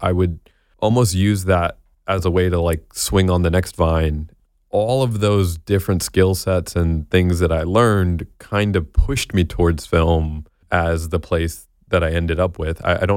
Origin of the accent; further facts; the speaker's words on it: Florida, United States; now in Los Angeles, United States; A couple FL boys.